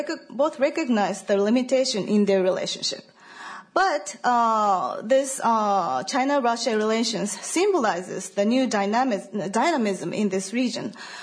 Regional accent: Japan; English is a second language; from Kyushu University in Fukuoka, Japan. As Professor Iwashita has mentioned, I'm from the southern part of Japan, and I usually have a very quiet, you know, local life, in a very relaxing city.

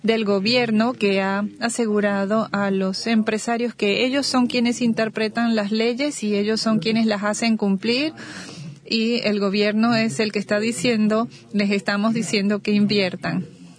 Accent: Miami, Florida, United States; Yo soy de Miami, soy parte de la comunidad exiliada cubana

